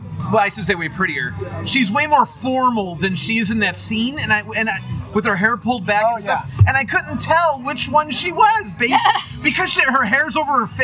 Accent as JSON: {"language": "English", "town": "Chicago", "region": "Illinois", "country": "United States", "tie": "born or raised there", "said": "But now, growing up in Chicago, when. Yeah, I mean, going to the Chicago Stadium."}